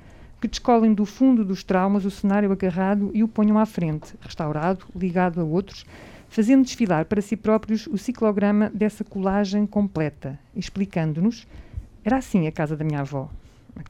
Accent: Lisbon, Portugal; Eu sou de Lisboa

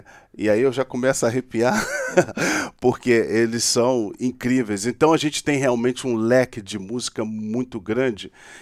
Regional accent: Brazil; Nós que somos brasileiros somos suspeitos para falar, né?

